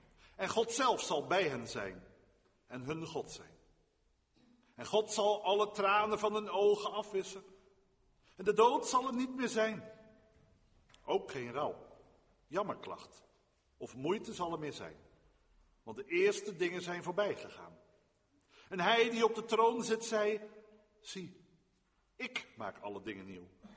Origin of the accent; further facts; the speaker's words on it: Dordrecht, South Holland, Netherlands; een stadsgezicht op Dordrecht, de stad waar ik ben geboren en getogen.